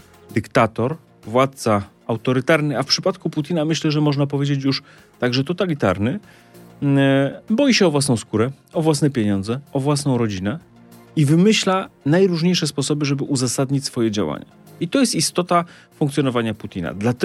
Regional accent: Subcarpathian Voivodeship, Poland; a jeszcze do tego pochodzę z Podkarpacia

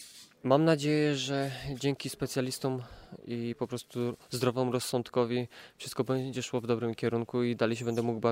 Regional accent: Silesian Voivodeship, Poland; Jestem Ślązakiem, cała moja rodzina, więc cieszę się, że będą mogli mnie w końcu oglądać na tym stadionie.

